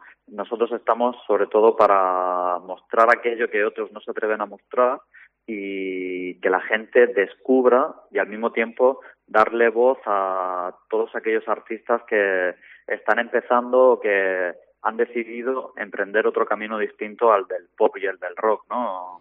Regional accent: Cartagena, Region of Murcia, Spain; cuando estás muchas veces en Madrid y te dicen, ah, pues soy de Cartagena

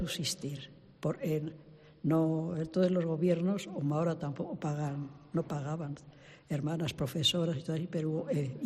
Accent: Ciudad Rodrigo, Castile and León, Spain; moved away; Yo me gusta mucho Ciudad Rodrigo. Soy una enamorada de mi pueblo y cuando sentí que Dios me llamaba a ser misionera, le agradecí por todo, pero sobre todo por esto.

